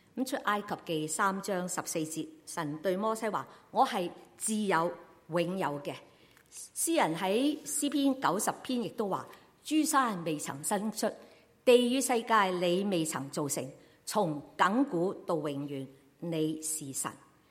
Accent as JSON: {"language": "Chinese", "country": "Canada", "said": "当我们加拿大人去到香港的时候"}